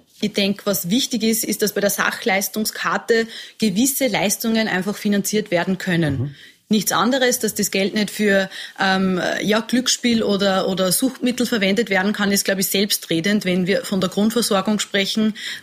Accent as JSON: {"language": "German", "region": "Upper Austria", "country": "Austria", "tie": "born or raised there", "said": "in meinem Heimatbundesland Oberösterreich wird das seit Jahren schon so gepflegt"}